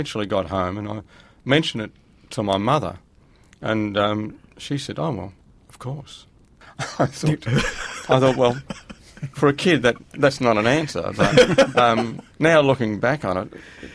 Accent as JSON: {"language": "English", "town": "King Island", "region": "Tasmania", "country": "Australia", "tie": "born or raised there", "said": "I grew up on King Island when I was a kid, and it was a very remote island, a terrible place for a woman."}